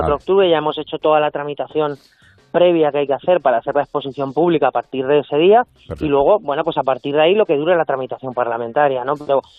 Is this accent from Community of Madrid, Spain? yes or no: yes; El Álamo, Community of Madrid, Spain; El tema del Álamo, además, a mí me toca muy cerca. En ese municipio me he criado yo.